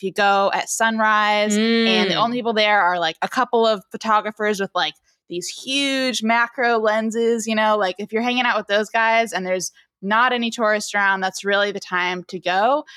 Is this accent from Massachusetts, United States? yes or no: yes; Boston, Massachusetts, United States; now in Washington, United States; I grew up in Boston, and I must say I had no love whatsoever for the month until I moved to DC.